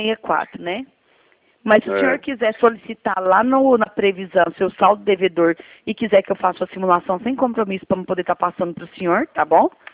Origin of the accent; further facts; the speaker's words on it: Goiânia, Goiás, Brazil; Eu sou de Goiânia, só que eu tenho vários clientes aí em Anápolis.